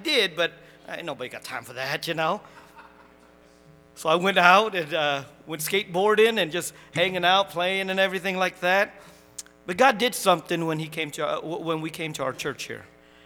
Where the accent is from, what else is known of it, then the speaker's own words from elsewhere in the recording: Massachusetts, United States; And I'm from Massachusetts, a small town.